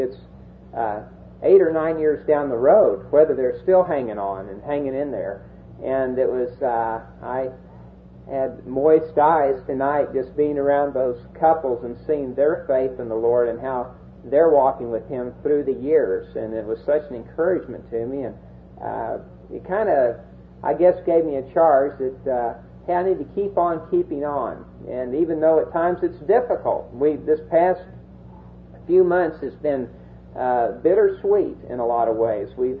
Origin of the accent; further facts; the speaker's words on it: Kansas, United States; I'm from Kansas, and gee whiz, Kansas is just kind of vanilla. I don't know what to say. I mean, they're just wheat fields and grain elevators.